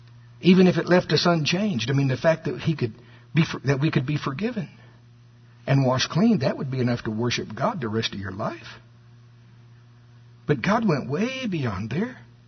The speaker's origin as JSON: {"language": "English", "country": "United States", "said": "See, I'm from Pottawatomie County, and at the fair they still have greased pole climbing."}